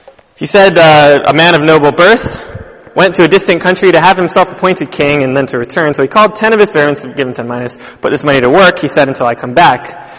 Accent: United States; So, a little secret, I'm American. Okay, I don't know if you could tell. Kings don't mean much to me in America. Okay, I didn't grow up with a king.

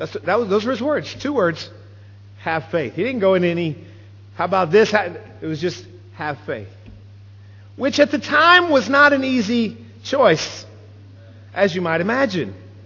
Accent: Texas, United States; And I'm from South Texas. I married up.

